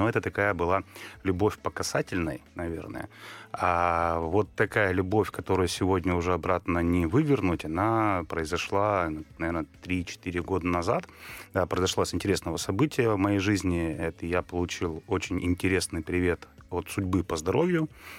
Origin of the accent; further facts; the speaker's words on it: Yagry, Arkhangelsk Oblast, Russia; я родился на острове, в Белом море, на острове Ягры, да, там, где мы располагаемся. Туда меня привезли из роддома, там я рос. Потом в 1994 году мы переехали в квартиру, в которой был вид на Белое море